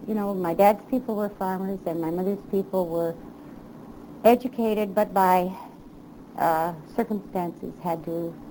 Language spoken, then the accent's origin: English; Childress, Texas, United States; born there; Okay, I was born in Childress, or some people say Childress, Texas.